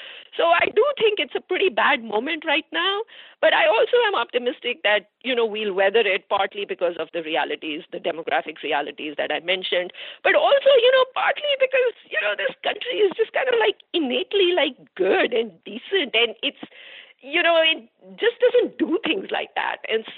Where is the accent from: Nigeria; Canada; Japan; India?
India; first language Hindi; English is a second language; now in United States; doesn't speak Hindi, you know, my mother tongue. And America has been very good to me, and it's been very good to, you know, my family and my son.